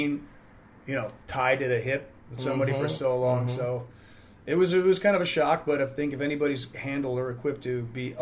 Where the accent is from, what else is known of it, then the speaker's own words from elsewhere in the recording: Ohio, United States; This is back because I'm from Ohio. Cardinal's the state bird